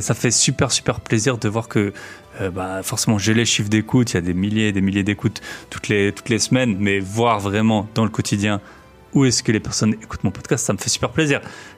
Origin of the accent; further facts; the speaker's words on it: Grand Est, France; moi, je suis, comme vous le savez, je suis alsacien.